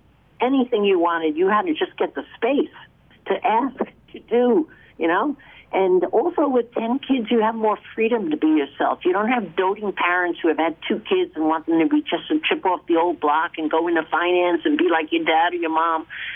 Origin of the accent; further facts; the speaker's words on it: Edgewater, New Jersey, United States; I was 11. I was a playground supervisor in my hometown of Edgewater, New Jersey.